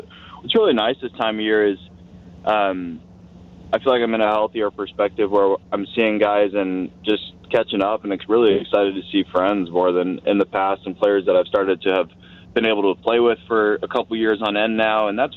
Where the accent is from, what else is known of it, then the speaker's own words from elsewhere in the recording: Oakland, California, United States; I'm from Oakland, so I grew up a Raiders fan